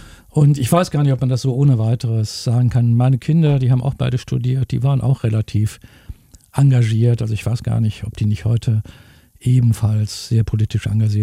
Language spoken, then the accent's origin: German; Krefeld, North Rhine-Westphalia, Germany; born there; Ich kam gleich nach dem Abitur, ich bin in Krefeld geboren, nach Köln